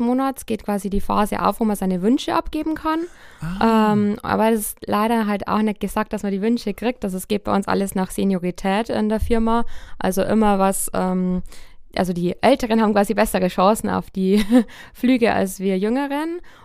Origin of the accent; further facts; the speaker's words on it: Sulzbach, Germany; Tatsächlich bin ich total in Sulzbach aufgewachsen, also wirklich Kleinstadt, aber ich war auch super viel bei meinen Großeltern als kleines Kind, die wohnen noch ländlicher, also am Stadtrand quasi. Ich war zwar jetzt auch mal 2 Jahre in München